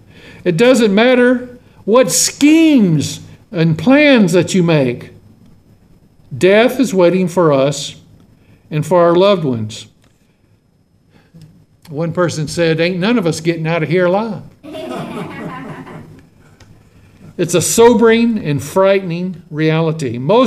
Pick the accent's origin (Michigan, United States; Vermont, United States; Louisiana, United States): Louisiana, United States; Shreveport; you know we're from Louisiana